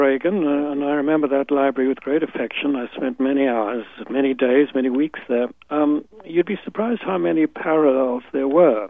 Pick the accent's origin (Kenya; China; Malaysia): Kenya; I was growing up in Kenya in the 1940s and 50s, and I felt that the rest of the world was a million miles away.